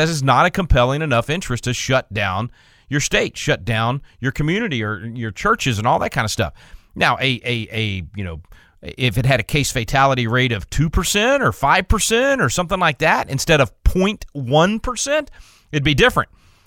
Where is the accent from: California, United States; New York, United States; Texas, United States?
Texas, United States; It's hard for me as a Texan. But, you know, James, Oklahoma is just North Texas as far as we're concerned down here in Texas.